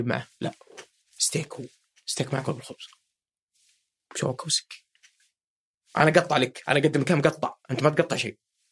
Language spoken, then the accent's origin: Arabic; Saudi Arabia; احنا سعوديين